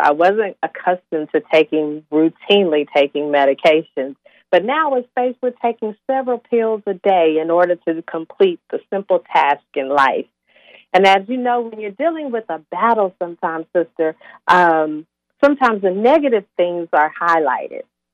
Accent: Fort Worth, Texas, United States; I am from Fort Worth, Texas, currently live in Fort Worth, Texas

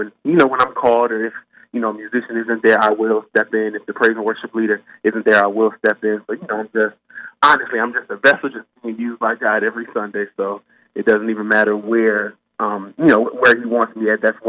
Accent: Lorain, Ohio, United States; I grew up in Lorain, Ohio. I still currently live in Lorain, Ohio.

